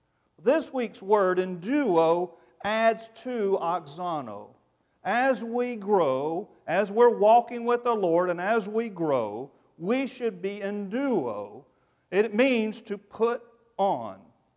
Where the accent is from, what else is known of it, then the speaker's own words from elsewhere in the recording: the South, United States; And I'm from the South, so it's wrestle.